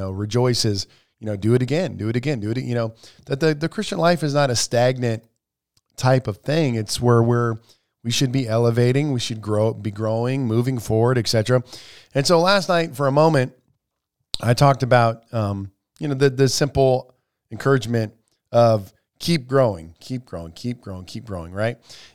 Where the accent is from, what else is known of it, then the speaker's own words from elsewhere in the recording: Lyons, Nebraska, United States; Nebraska, I will drive by my home, the house where I grew up in. And you've been to my, did you go to my hometown? Lyons, Nebraska.